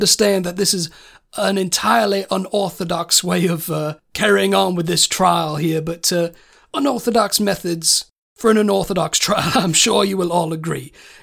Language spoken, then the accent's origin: English; the South, United States; I might be a simple country gentleman from the South. Have I mentioned that I'm from the South? I don't know if I mentioned. I'm from the South. I'm a Southern gentleman, in case I haven't mentioned.